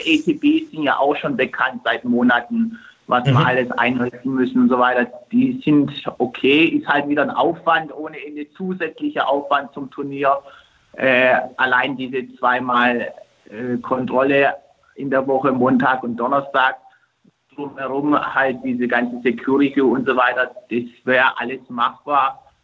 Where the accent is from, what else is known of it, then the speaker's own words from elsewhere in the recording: Istanbul, Turkey; Gerade in meiner Heimat unten, ich glaube jetzt mal, in Istanbul